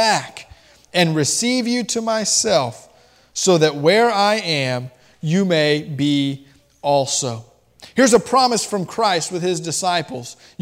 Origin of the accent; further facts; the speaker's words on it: Miami, Florida, United States; I'm a fan of the Miami Heat. I always have been growing up in Miami, Florida.